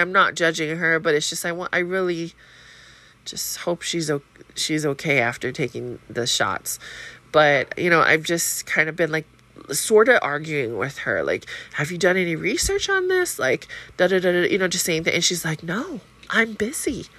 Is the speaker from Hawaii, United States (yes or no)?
yes; Hawaii, United States; because we're from Hawaii, we're like, these aren't here